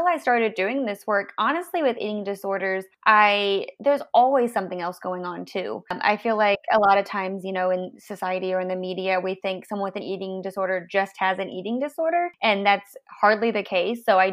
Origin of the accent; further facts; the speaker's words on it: St. Louis, Missouri, United States; But I'm originally from the St. Louis area, and then I went to school to be a dietitian at Western Kentucky University